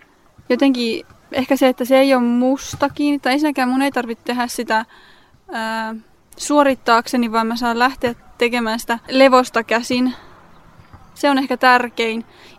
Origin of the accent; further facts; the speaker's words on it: Mäntsälä, Uusimaa, Finland; ja mä tuun Mäntsälästä.